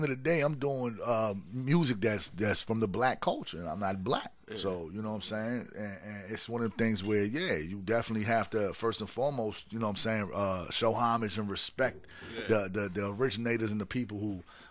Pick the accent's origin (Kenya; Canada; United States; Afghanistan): Afghanistan; Like, nah, I'm from Afghanistan, dog.